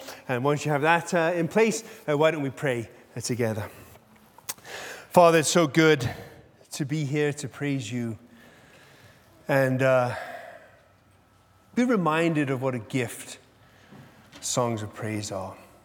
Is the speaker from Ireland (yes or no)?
no; United Kingdom; well, you know, I'm British